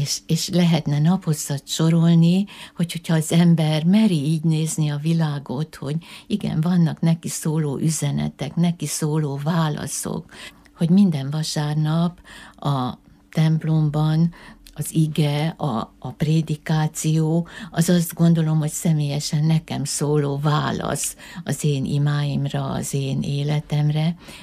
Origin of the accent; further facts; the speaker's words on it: Miskolc, Borsod-Abaúj-Zemplén, Hungary; én miskolci vagyok, itt születtem